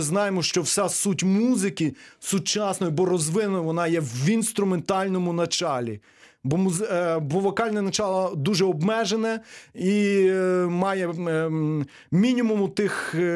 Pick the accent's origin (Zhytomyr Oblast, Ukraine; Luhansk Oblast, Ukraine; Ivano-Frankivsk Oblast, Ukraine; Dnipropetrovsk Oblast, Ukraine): Zhytomyr Oblast, Ukraine; Berdychiv; я походжу з Бердичева і вчився в музичній школі в костелі бувшому босих кармелітів.